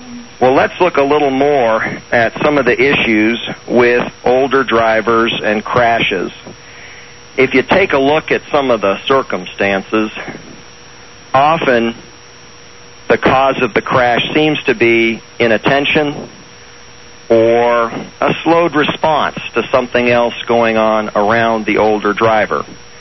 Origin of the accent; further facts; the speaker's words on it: Florida, United States; And then here in Florida, my home state, again in a farmer's market